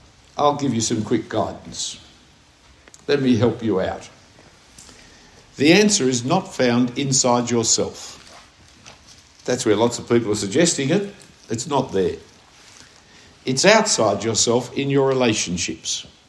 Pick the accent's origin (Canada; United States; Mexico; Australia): Australia; I'm an Australian. I'm a Christian.